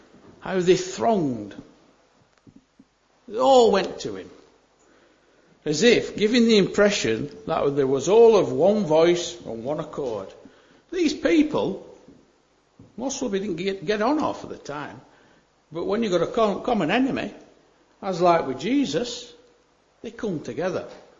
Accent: Burnley, North West England, United Kingdom; I come from Burnley, sometimes I pronounce things a bit funny, especially me H's.

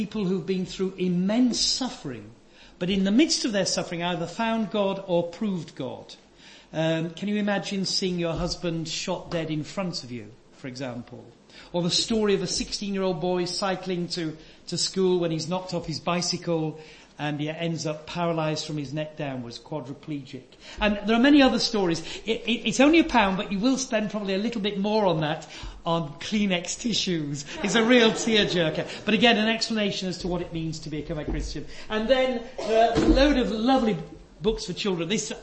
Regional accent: Yorkshire and the Humber, United Kingdom; As a Yorkshireman, I'm very grateful that you've invited me

